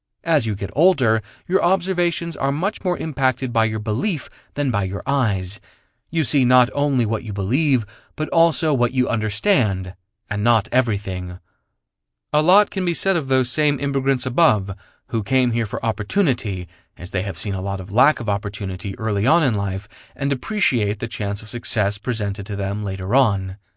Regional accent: France; As a child growing up in France, I witnessed my mom become an entrepreneur

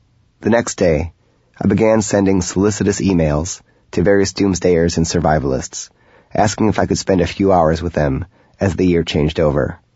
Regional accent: Chicago, Illinois, United States; had been found buried in a basement and yard in the northwest section of Chicago, my hometown.

